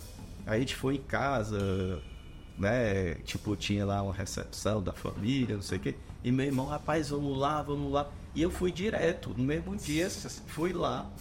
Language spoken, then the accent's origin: Portuguese; Ceará, Brazil; Eu sou cearense, né, questão marcante, né, estando em outro lugar, né, na outra cidade, mas nasci, cresci no Ceará